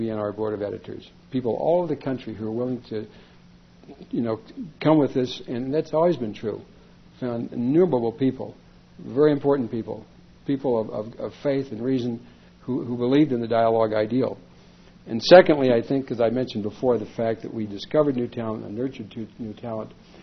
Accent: Arizona, United States; I had an interesting relationship in this thing because I'm from Arizona, and the Udall family is probably one of the 2 or 3 most prestigious LDS families in the state.

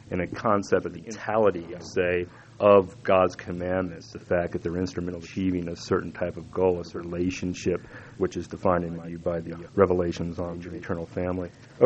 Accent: Midwest, United States; But I was raised in the Midwest, so let me tell you, it's different in a lot of other places.

